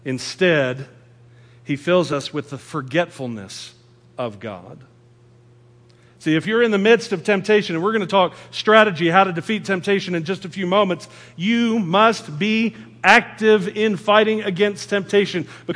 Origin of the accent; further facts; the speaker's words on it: Texas, United States; I've got a truck, I'm a Texan.